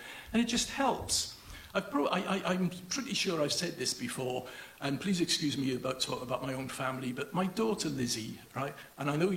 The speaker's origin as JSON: {"language": "English", "town": "Cardiff", "region": "Wales", "country": "United Kingdom", "said": "I'm going down to Cardiff tomorrow, I'm from Cardiff, so I know exactly where it is."}